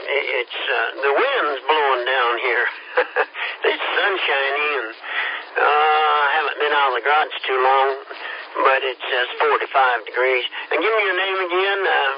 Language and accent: English; Kansas, United States; moved away; I'm an immigrant from Kansas down here for about 10 years, so that might as well be Timbuktu.